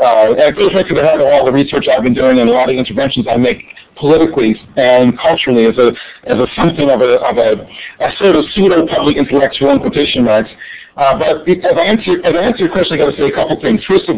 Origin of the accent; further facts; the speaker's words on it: Canada; as a Canadian, I have a right to talk about this guy as a major Canadian figure